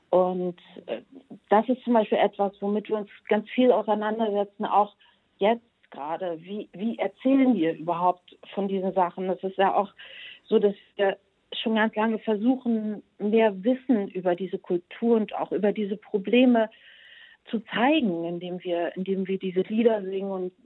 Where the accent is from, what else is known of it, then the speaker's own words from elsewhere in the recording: Bulgaria; Wir kommen auch nicht alle aus Russland und der Ukraine, sondern aus Polen und ich komme aus Bulgarien